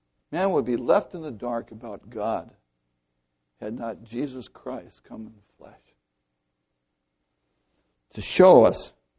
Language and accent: English; California, United States; Good Virginia red clay, right? I'm from California. It's adobe.